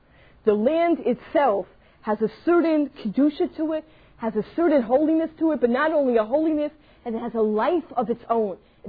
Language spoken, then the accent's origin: English; Israel; I said, from Israel. She says, well, you're filling it out as an American citizen. That's right, but I'm really from Israel.